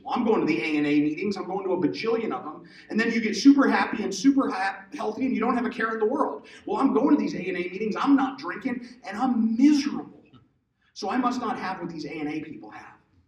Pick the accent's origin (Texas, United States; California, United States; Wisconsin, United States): Texas, United States; I'm a big boy. I come up from Texas. I love barbecue brisket.